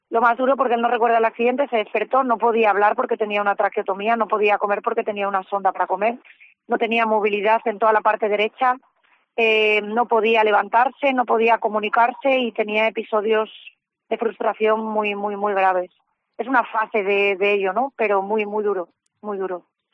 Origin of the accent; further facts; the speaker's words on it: Asturias, Spain; Nosotros dejamos el hospital porque no somos de Vigo, nuestra familia está en Asturias, nuestra casa está en Asturias